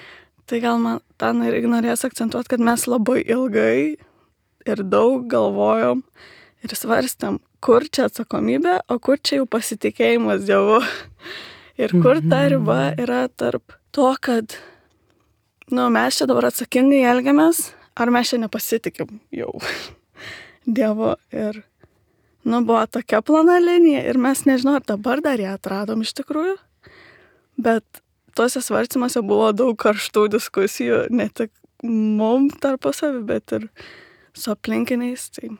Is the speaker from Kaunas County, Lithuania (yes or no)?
yes; Kelmė, Kaunas County, Lithuania; Nes aš iš Kauno, esu iš Kelmės, tai ten mano gimtinė ir ten buvo mano irgi gausi gan šeima.